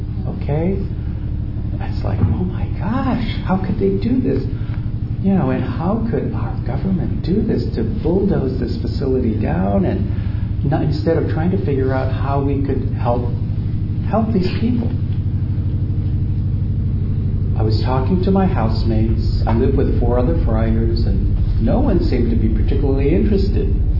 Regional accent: United States; And I remember I poured that coffee and I was so proud as an American to think, we would never do this.

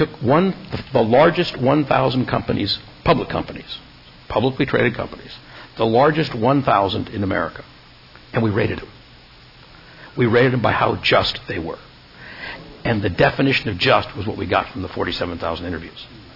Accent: Canada; born there; I was born in Canada.

